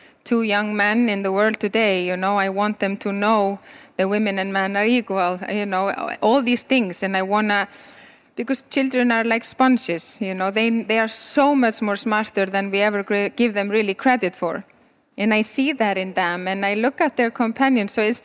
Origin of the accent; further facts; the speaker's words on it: Iceland; English is a second language; I'm from Iceland, born and raised in Iceland, very proudly, surrounded by the ocean that we can never go in because it's just so cold.